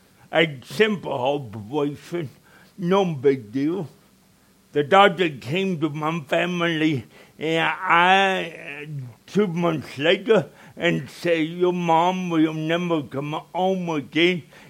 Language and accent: English; Jonesboro, Arkansas, United States; born there; I was born in Jonesboro, Arkansas, 1953. Born there for 18 minutes.